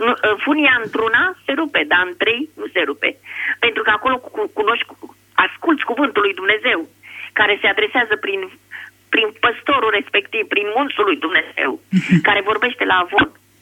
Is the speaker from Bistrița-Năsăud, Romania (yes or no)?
no; Bucharest, Romania; sunt din București.